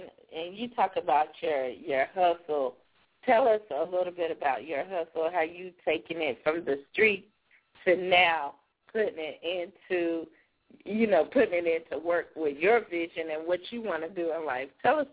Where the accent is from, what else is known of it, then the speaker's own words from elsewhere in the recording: South Carolina, United States; now in North Carolina, United States; Well, I myself, you know, I currently live in North Carolina, but I'm originally from South Carolina, too, so I love to see that Carolina movement.